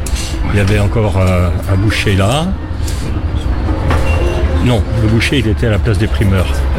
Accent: Marseille, Provence-Alpes-Côte d'Azur, France; Oui, j'ai pris ma retraite, je suis marseillais moi. Mais je suis monté ici pour mettre une succursale d'une boîte marseillaise.

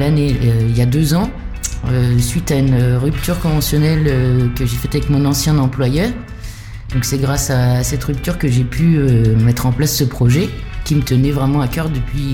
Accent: Le Havre, Normandy, France; Je suis d'origine havraise, oui. J'ai habité quartier Notre-Dame pendant de nombreuses années. Après, j'ai aussi également habité à Saint-François pendant pas mal de temps. Et là, je me suis un petit peu reculée vers la campagne pour profiter un petit peu du potager et de l'air pur.

